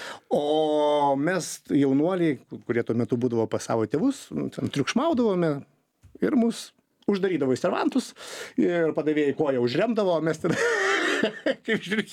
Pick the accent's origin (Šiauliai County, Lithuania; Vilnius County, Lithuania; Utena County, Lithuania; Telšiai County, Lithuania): Vilnius County, Lithuania; Vilnius; Užaugęs Lazdynai, mano pirmas rajonas.